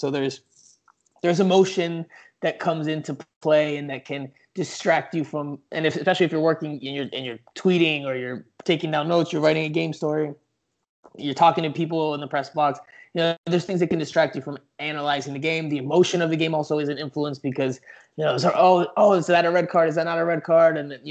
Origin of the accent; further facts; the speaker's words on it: Florida, United States; also born or lived in New York; I'm from South Florida growing up, but I moved back from New York where I was covering MLS for the last 8 years.